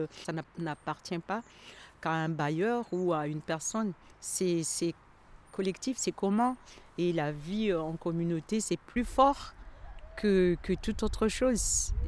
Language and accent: French; Madagascar; Dans la culture où je viens de Madagascar, pour nous, les formes des maisons, il y a une signification par rapport à l'énergie de l'environnement.